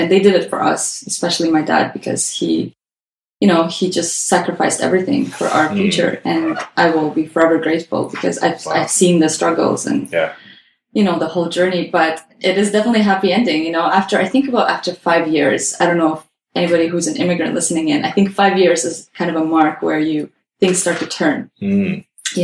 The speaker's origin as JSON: {"language": "English", "country": "Azerbaijan", "said": "So we, like you mentioned, we are from Azerbaijan, and for everybody listening in, if you haven't heard of this country, it is located by the Caspian Sea, and it's by Russia, Armenia, Georgia, Turkey."}